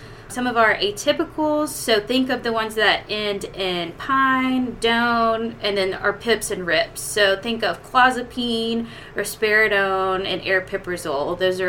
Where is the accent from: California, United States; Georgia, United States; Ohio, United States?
Georgia, United States; now in Louisville, United States; originally born and raised in Georgia, did PGY1 in Augusta, Georgia.